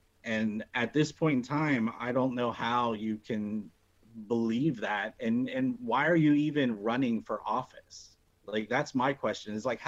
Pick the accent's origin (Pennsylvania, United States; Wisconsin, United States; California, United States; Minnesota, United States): Pennsylvania, United States; born there